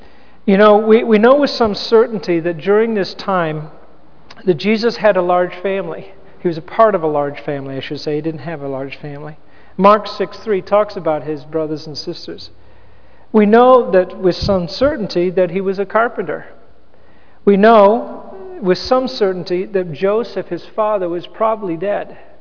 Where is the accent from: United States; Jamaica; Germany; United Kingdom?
United Kingdom; England; I grew up in England, and when you're 11 years old